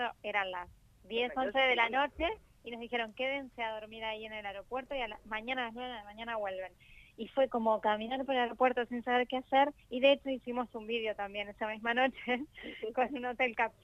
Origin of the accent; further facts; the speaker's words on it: Argentina; yo como argentina no necesito visa, yo como española necesitaba una visa.